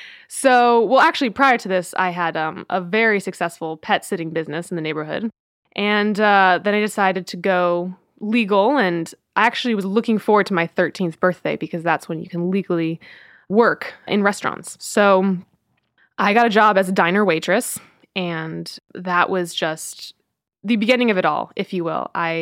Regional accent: Silver Spring, Maryland, United States; born there; also born or lived in Virginia / New Jersey / New York; So I was born in Silver Spring, Maryland, right outside of D.C., then moved to Northern Virginia, and then New Jersey, and then New York. Yeah, we moved around a lot.

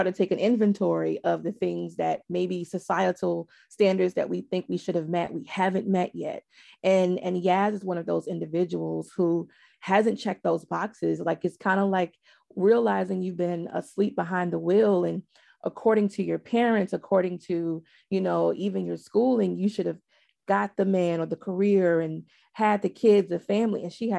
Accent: the South, United States; because I'm from the South and I just love just Southern everything

